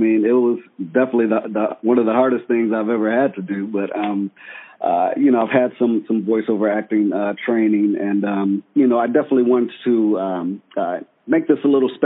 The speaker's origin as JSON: {"language": "English", "town": "Chicago", "region": "Illinois", "country": "United States", "tie": "born or raised there", "said": "I grew up in Chicago on the South Side, and Mendel was a private school smack dab in the South Side, in the middle of the city."}